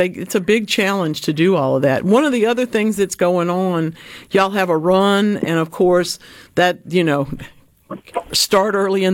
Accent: Louisiana, United States; I come from North Louisiana as a baby, born in July, and my mother would always bake the birthday cake.

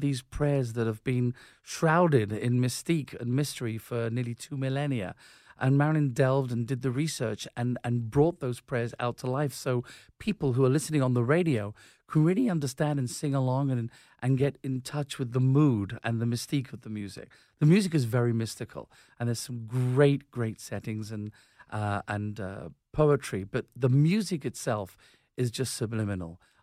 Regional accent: England, United Kingdom; I'm from England

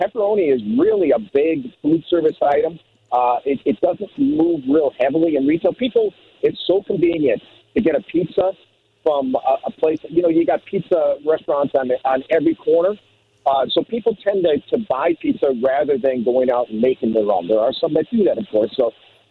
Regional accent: Midwest, United States; You know, I grew up in the Midwest, so I'd love coming back.

